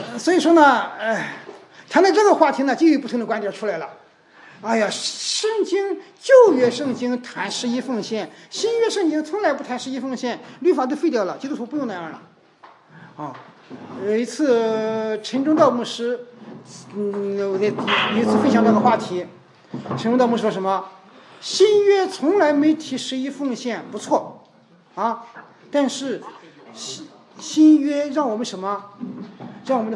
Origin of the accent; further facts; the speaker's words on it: China; 那我们中国人习惯谁见面是在哪工作，挣多少钱那种哈